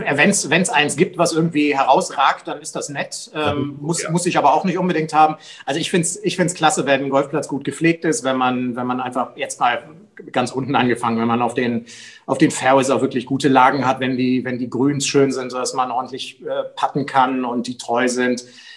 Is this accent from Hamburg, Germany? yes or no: yes; Hamburg, Germany; born there; now in Cologne, Germany; Ich bin gebürtiger Hamburger.